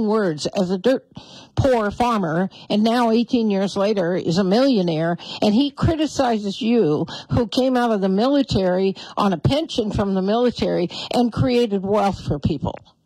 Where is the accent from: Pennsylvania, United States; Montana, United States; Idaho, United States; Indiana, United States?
Montana, United States; Billings; I'm from Bozeman, Montana, but grew up in Billings.